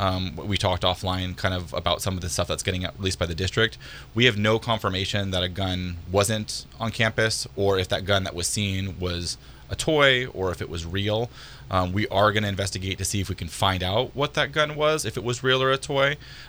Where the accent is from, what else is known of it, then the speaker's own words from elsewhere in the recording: Petaluma, California, United States; I grew up in Petaluma. I went to Casa Grande High School, an open-air campus as well.